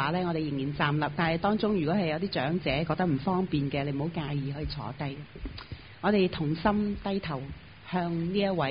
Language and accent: Chinese; China; 我们真是为到自己身为中国人有一份自豪和光荣的感觉。